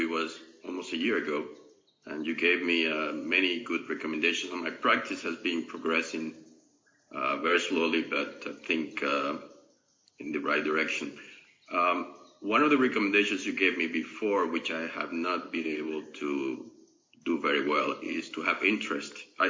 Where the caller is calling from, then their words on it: Florida, United States; I'm calling from Florida, United States.